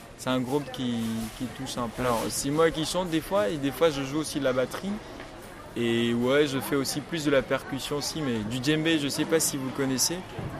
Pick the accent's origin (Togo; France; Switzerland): Togo; je viens du Togo, j'ai 24 ans et ouais, voilà.